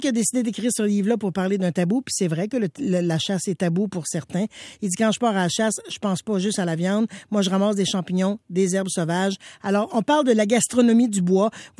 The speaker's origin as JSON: {"language": "French", "region": "Quebec", "country": "Canada", "tie": "born or raised there", "said": "Vous savez que moi, je viens de l'Abitibi."}